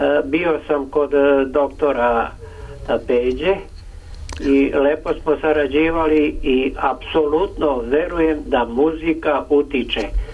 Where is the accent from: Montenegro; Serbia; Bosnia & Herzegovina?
Serbia; Belgrade; Ali ne sa Kosmaja, pogrešno vam je neko preneo, ja sam iz Beograda.